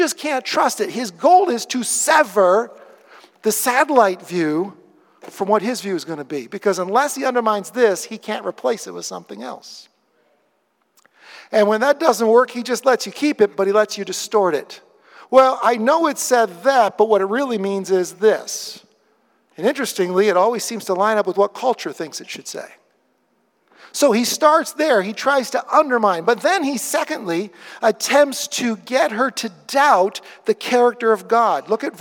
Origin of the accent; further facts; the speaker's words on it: Rochester, New York, United States; and we're from Rochester with the Lilac Festival there.